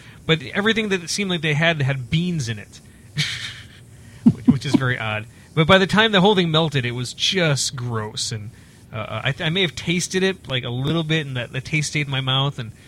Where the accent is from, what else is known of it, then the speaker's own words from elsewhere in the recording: Evanston, Illinois, United States; born there; I was born in Evanston. Evanston Hospital. I don't speak any Spanish.